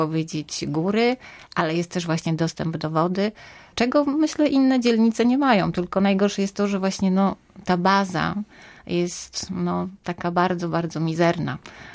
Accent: Szczecin, West Pomeranian Voivodeship, Poland; My tutaj mieszkamy nieomal od urodzenia i rzeczywiście Skolwin jest przepiękną dzielnicą. Na pewno trochę zaniedbaną

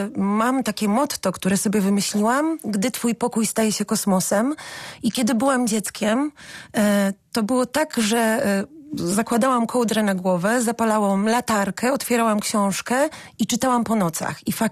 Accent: Szczecin, West Pomeranian Voivodeship, Poland; Szło się do księgarni, ja się wychowałam na Niebuszewie, były dwie.

